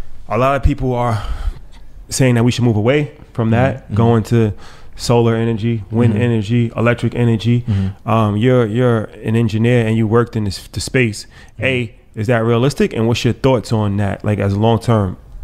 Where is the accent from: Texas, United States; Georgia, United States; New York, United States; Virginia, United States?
New York, United States; we're from New York, so we're used to riding trains. Subways and trains is pretty normal.